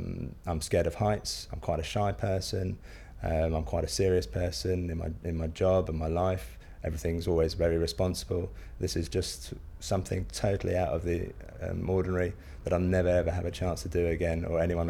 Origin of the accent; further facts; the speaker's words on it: Crowborough, South East England, United Kingdom; I'm 37 years old and I'm from Crowborough in East Sussex.